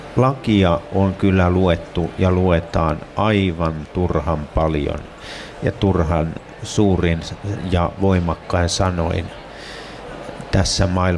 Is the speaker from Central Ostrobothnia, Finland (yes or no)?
yes; Veteli, Central Ostrobothnia, Finland; Mä oon itse syntyisin Keski-Pohjanmaalta Vetelistä